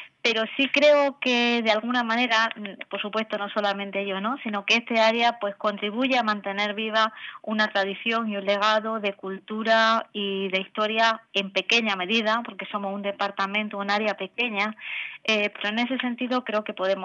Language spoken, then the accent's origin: Spanish; Granada, Andalusia, Spain; a mí me entristece, como granadina